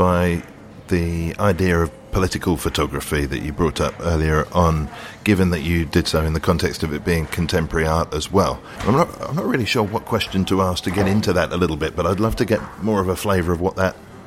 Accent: London, United Kingdom; Without getting up myself as a Londoner

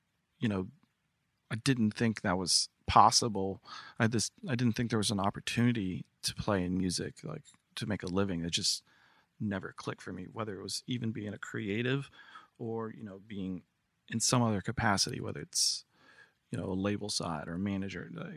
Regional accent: Virginia, United States; born there; So I was born in Virginia. My sister was born in Virginia

